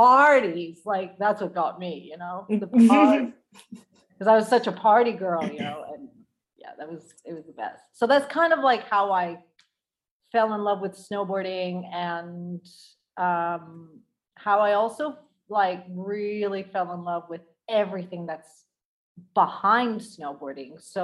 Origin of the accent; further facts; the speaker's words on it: United States; now in Italy; I speak English quite fluently because I was raised in the States. Mm-hmm. And then I came back to Italy. My parents are both Italian, and came back to Italy and went to an American school because I didn't speak any Italian.